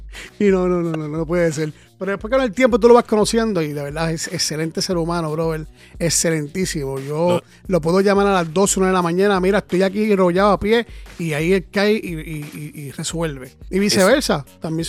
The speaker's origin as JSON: {"language": "Spanish", "country": "Mexico", "said": "Y yo le dije: no, mano, yo soy mexicano."}